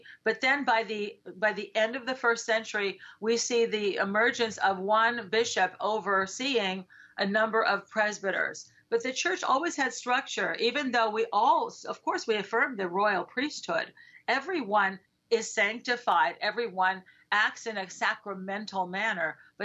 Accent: Los Angeles, California, United States; also born or lived in San Diego, United States; I grew up in Los Angeles and born in the San Fernando Valley, grew up there until I was 11. Then we came to San Diego County when San Diego was still a relatively small town, and spent the rest of my life in San Diego

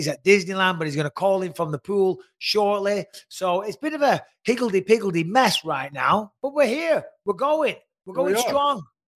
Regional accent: North West England, United Kingdom; because I'm not from Manchester, but I'm from just outside of Manchester.

